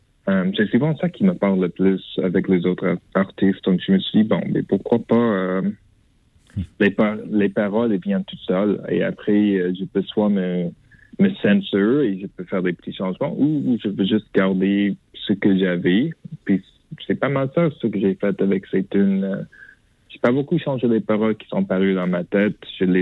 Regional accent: London, Ontario, Canada; now in Montréal, Canada; je viens de London, Ontario. J'ai déménagé à Montréal, ça fait peut-être 6 ou 7 ans.

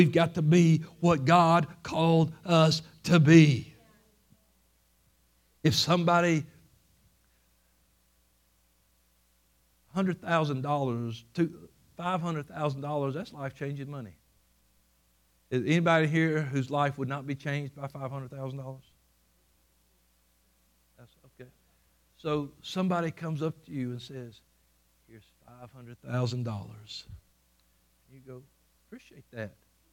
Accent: United States; born there; being born an American will not get me into heaven. Being born an American did not get me out of darkness.

